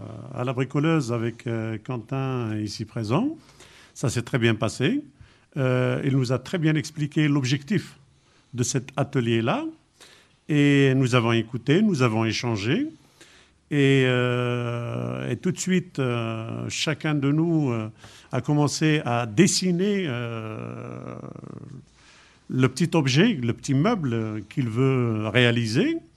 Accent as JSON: {"language": "French", "country": "Algeria", "said": "Je suis algérien, c'était en Algérie."}